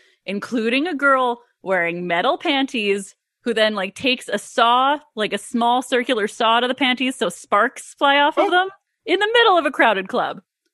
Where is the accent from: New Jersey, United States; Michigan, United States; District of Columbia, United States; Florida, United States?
New Jersey, United States; And you know I love a diner. I'm from Jersey.